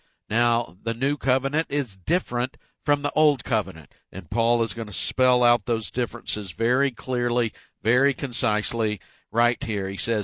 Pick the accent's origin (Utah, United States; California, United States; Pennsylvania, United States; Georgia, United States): Georgia, United States; Marietta; Atlanta is my hometown. Actually grew up in Marietta, Georgia. Still have family there.